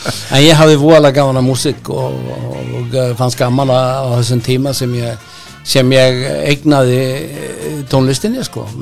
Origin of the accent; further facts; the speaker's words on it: Akranes, Western Region, Iceland; ef þú hefur nógan áhuga, þá náttúrulega æfir og það gerðum við upp á Skaga sem krakkar